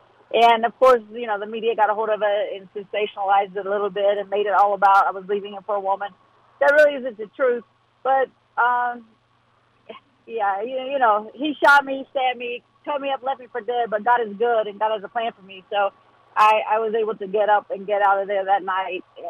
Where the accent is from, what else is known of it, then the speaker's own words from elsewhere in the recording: West Virginia, United States; I'm from Southern West Virginia. My town has 500 people